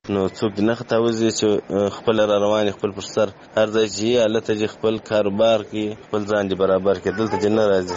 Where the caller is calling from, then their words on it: Kandahar, Afghanistan; also born or lived in Pakistan; د کندهار سره ستا سره په تماس کې یم. وروره دغه اته میاشتې نه میاشتې کېږي چې موږ مهاجر د پاکستان څخه راغلي یو.